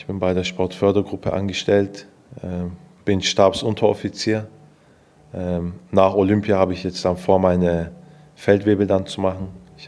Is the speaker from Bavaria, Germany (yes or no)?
no; Stuttgart, Baden-Württemberg, Germany; now in Korntal-Münchingen, Germany; ich bin 26 Jahre alt, komme ursprünglich aus Stuttgart-Freiberg, wohne derzeit in Korntal-Münchingen.